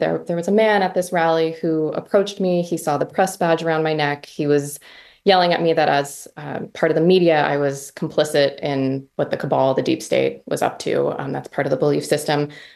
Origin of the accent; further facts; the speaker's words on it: Canada; moved away as an adult; now in United States; I grew up in Canada. Went to school for journalism at Carleton in Ottawa